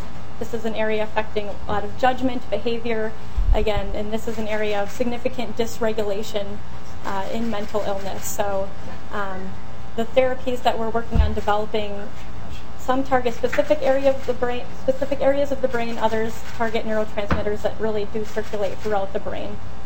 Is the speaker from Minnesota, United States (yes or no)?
yes; Saint Paul, Minnesota, United States; I grew up in St. Paul, and I attended the University of Minnesota for my undergraduate education.